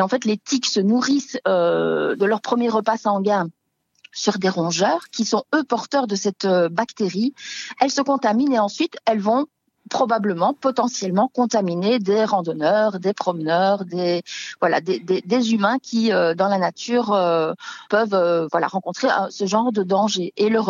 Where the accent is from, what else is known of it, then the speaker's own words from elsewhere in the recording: Belgium; Et je suis belge d'origine, et dans les campagnes belges, on a cet animal emblématique également